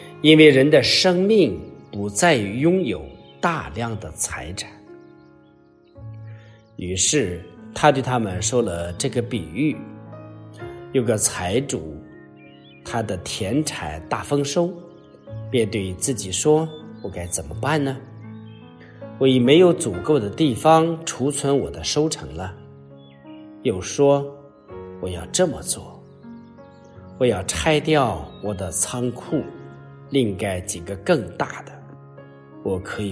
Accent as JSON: {"language": "Chinese", "country": "China", "said": "我们中国人说，人为财死，鸟为食亡，这是描述了人们的现状。"}